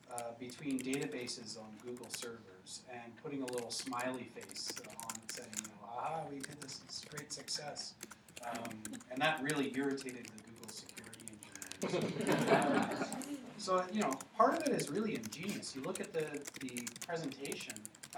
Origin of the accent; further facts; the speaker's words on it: Canada; So as a Canadian citizen, as a taxpayer, I think there's a fair question to ask just on that level